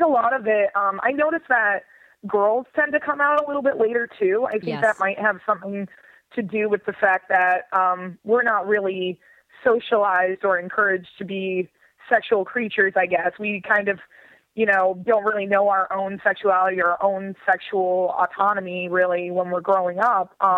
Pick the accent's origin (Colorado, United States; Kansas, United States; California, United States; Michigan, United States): Michigan, United States; Midland; Originally from Midland, Michigan. It's the international headquarters of Dow Chemical.